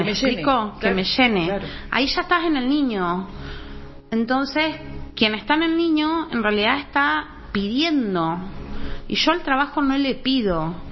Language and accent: Spanish; Río Gallegos, Santa Cruz, Argentina; born there; yo nací acá en Río Gallegos, mi deuda va a ser con Río Gallegos.